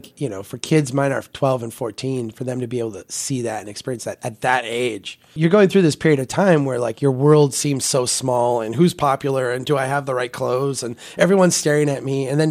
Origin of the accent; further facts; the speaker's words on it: Minnesota, United States; And then when they find out we're from Minnesota, they go, oh, Jesse.